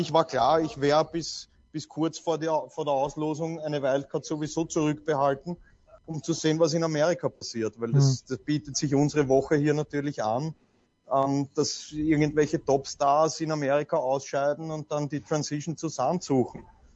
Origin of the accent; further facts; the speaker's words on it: Austria; als Österreicher kennt man sich